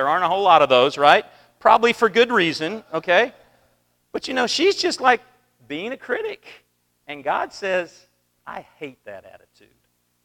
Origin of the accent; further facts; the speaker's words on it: the South, United States; Growing up in the South, religion's all around me